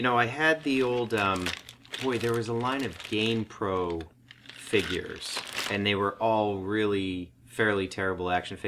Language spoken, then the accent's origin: English; Florida, United States; I am from Florida.